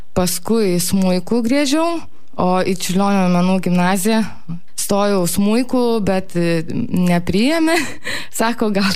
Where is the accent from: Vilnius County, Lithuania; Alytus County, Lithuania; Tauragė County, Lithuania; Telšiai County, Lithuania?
Telšiai County, Lithuania; Mažeikiai; born there; Pati aš esu gimus Mažeikiuose.